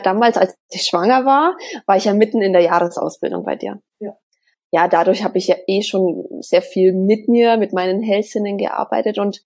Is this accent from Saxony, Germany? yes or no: no; Bavaria, Germany; wir kommen aus Deutschland, aus Bayern, aus der Nähe von Bamberg.